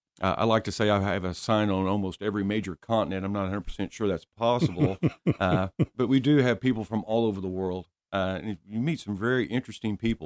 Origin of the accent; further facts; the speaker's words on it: Claremore, Oklahoma, United States; moved away; I'm from Claremore, Oklahoma.